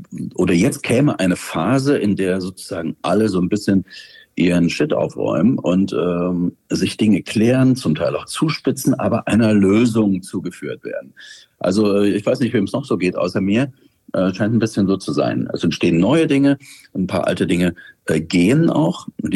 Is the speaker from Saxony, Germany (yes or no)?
yes; Saxony, Germany; now in Berlin, Germany; meinem Heimatland verbunden. Und deswegen freue ich mich, dass wir insgesamt, glaube ich, 3 oder Konzerte in Sachsen spielen werden.